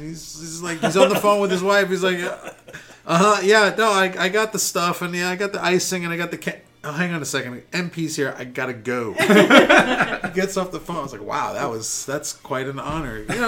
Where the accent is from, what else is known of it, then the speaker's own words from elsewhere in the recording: New York, United States; I would put it up against pretty much any other city, including New York, my hometown